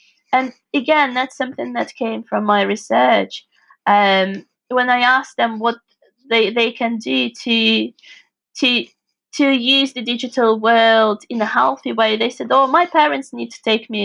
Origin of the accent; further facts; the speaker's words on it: Moscow, Russia; born there; English is a second language; moved away as an adult; now in England; I was born in Moscow and I left Moscow to study in England. I only was supposed to come here to study for a year.